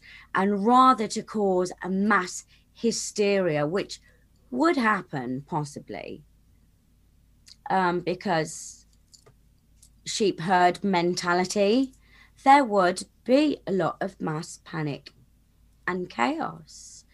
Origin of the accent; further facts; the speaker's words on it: United Kingdom; I mean, I'm British, so I'm mentioning all these names because to me, I watch these names from the other side of the pond.